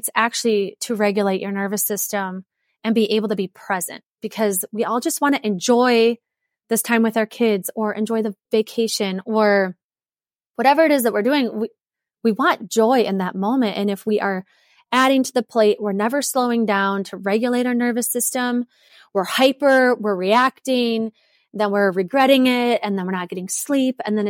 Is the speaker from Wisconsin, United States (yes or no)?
yes; Wisconsin, United States; And then I'm originally from Wisconsin. I moved to Minnesota. I'm staring at a little blizzard up here in Minnesota. I came here for college and then stayed.